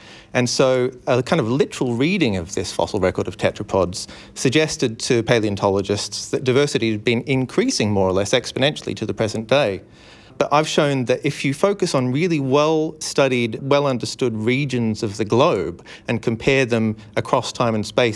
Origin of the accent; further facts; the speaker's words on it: Melbourne, Victoria, Australia; So I grew up in Melbourne.